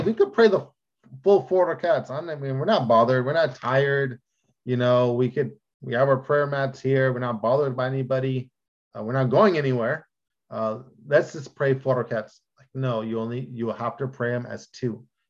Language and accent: English; California, United States; We're from California, we're travelers.